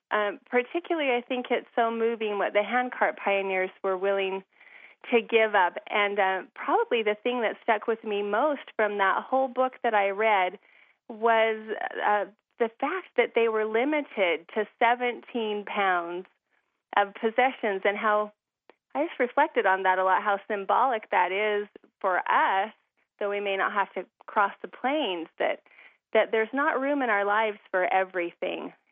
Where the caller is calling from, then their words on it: Anna, Illinois, United States; I am calling from Anna, Illinois, which is in southernmost Illinois.